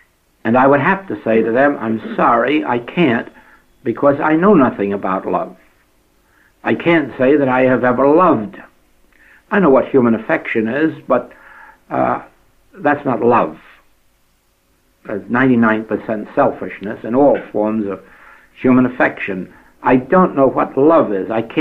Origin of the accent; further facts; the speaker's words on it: New York City, New York, United States; Having been born and brought up in New York City, flowers to me have always just been something that you look at and admire